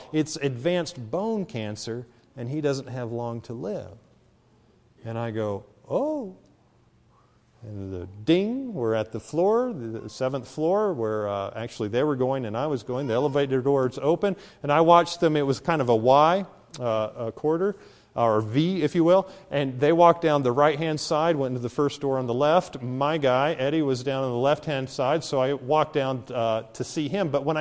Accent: Cookeville, Tennessee, United States; from Cookeville, Tennessee.

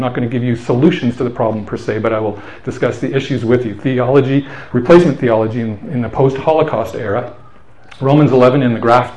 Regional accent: Alberta, Canada; We said, we're from Alberta.

